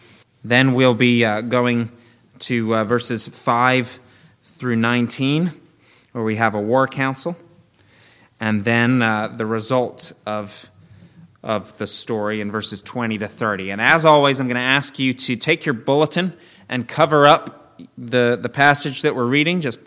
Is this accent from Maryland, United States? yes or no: yes; Damascus, Maryland, United States; I grew up in Damascus, Maryland. That's about 30 to 35 miles away from Washington, D.C., our nation's capital.